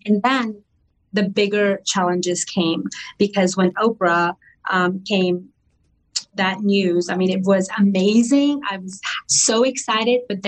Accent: India; I mean, I am Indian. I've been drinking tea since I was two.

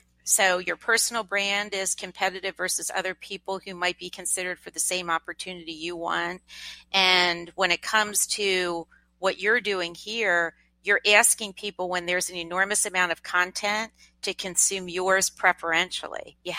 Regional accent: Lancaster, Pennsylvania, United States; I grew up in Lancaster, Pennsylvania. It's the part that gets you out of Lancaster, Pennsylvania to go to the universities that you aspire to go

